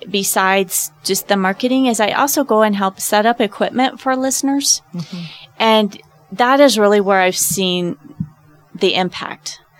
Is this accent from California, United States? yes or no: no; Lamar, Colorado, United States; For example, I'm from Lamar, Colorado originally.